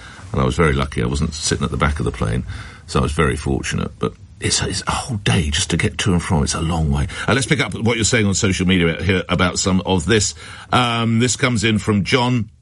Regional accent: United Kingdom; Well, there we are. I'm a Brit. Get me out of there.

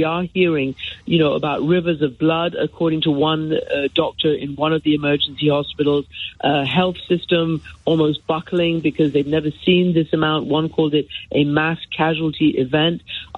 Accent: Iran; moved away as an adult; I was raised in Iran by an Iranian father and a British mother, stayed there pretty much as home for the entirety of my adulthood, my adolescence, until I left literally 47 years ago

